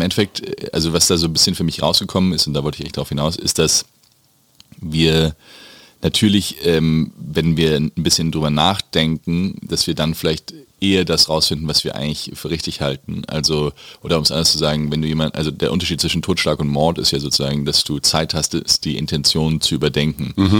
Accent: Hesse, Germany; Also ich bin jüngster Sohn von vier, ich bin Hesse

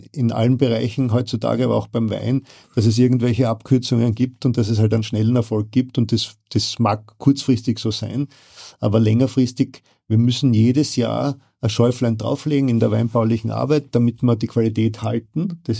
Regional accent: Styria, Austria; Ja, ich bin auch ein Burgenländer seit 17 Jahren. Also das ist kein Steirer mehr, ist gut so.

